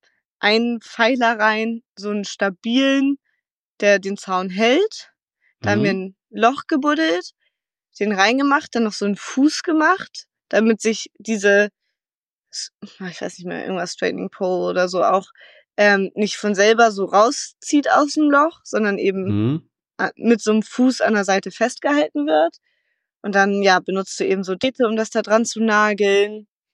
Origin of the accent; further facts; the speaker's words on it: Germany; Ja ganz, ganz, ganz dicht dran ist an ja meinem Zuhause in Deutschland.